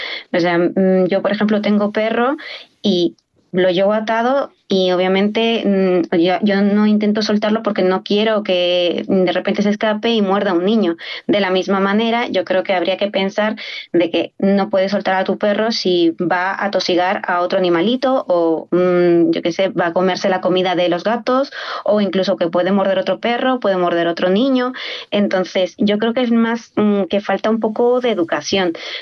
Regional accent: Peru; al menos en mi país, que eso yo vengo de Perú, se utilizaba para cuidar la casa.

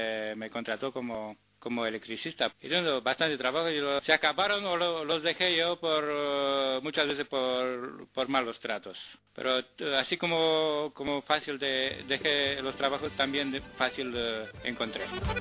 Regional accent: Bucharest, Romania; Spanish is a second language; now in Spain; soy rumano de Bucarest, vivo en España desde hace mucho tiempo, 14 años. Estoy legal, tengo residencia y estoy trabajando. Yo vine a España en 1992.

